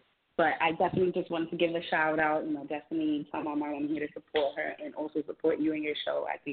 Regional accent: New York, United States; I'm actually from New York.

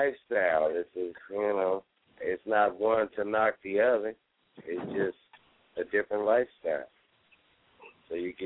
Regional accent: Pomona, California, United States; now in Las Vegas, United States; I'm from Pomona, California, by way of Las Vegas right now.

